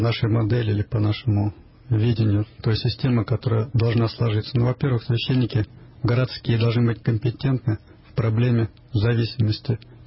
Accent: Ivanovo Oblast, Russia; сам я тоже из Ивановской области, как раз этих людей предметно знаю.

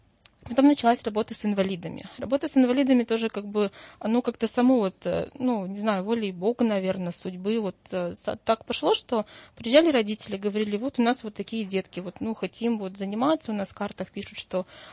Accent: Zabaykalsky Krai, Russia; born there; also born or lived in Novosibirsk; Я оттуда родом училась, я в Новосибирске, родилась в Забайкалье, приехала в гости в отпуск

